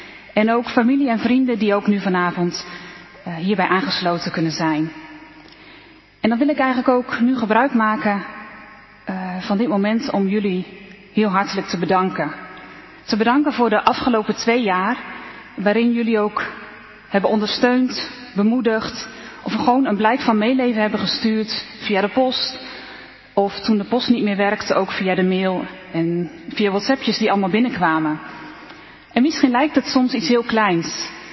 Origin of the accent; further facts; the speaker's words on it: Netherlands; Ja, ik kon vertellen dat … dat ik uit Nederland kom.